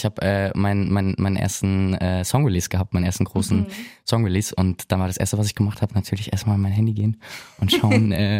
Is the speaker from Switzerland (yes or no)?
no; Stuttgart, Baden-Württemberg, Germany; Ich bin gerade zu Besuch in Berlin hier. Mhm. Bin ja eigentlich aus Stuttgart, ne? Also ich bin gerade nur zu Gast